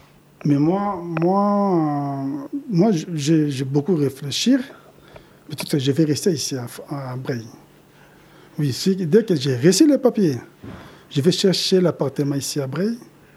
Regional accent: Kinshasa, DR Congo; moved away as an adult; Je suis congolais, Kinshasa. Je suis venu dans les visas, mais il fallait que je parte.

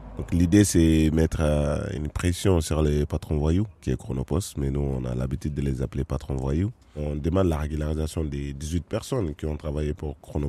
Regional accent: Mali; moved away as an adult; now in France; Moi, j'ai quitté le Mali pour un objectif bien précis, c'est venir en France.

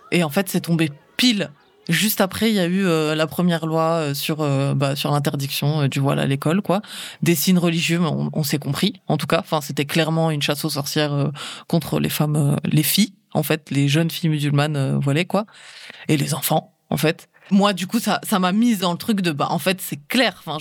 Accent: Provence-Alpes-Côte d'Azur, France; Je me suis installée il n'y a pas très longtemps à la campagne et je suis plutôt une citadine. J'ai grandi sur la Côte d'Azur et en ville.

